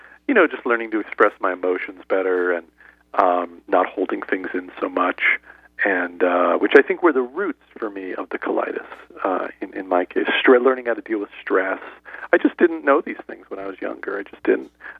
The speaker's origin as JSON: {"language": "English", "region": "New Jersey", "country": "United States", "tie": "born or raised there", "said": "So I grew up in New Jersey, and I was a really hardworking kid"}